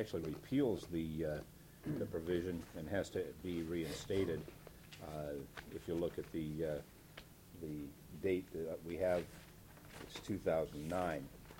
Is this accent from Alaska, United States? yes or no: yes; Nenana, Alaska, United States; The one that I'm particularly interested in is the one in my hometown, Nenana.